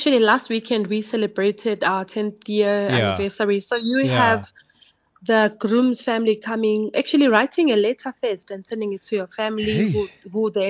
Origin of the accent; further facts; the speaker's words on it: Pietermaritzburg, KwaZulu-Natal, South Africa; There's a wedding happening in KZN. I'm from Pietermaritzburg.